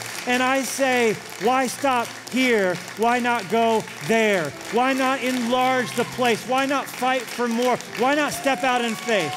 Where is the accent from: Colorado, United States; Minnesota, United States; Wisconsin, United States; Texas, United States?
Colorado, United States; moved away; Didn't come here because I grew up in Colorado and it channeled for me the nostalgia.